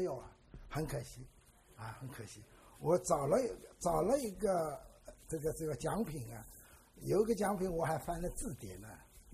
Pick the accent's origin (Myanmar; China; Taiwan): Taiwan; 我们台湾人摩擦擦讲的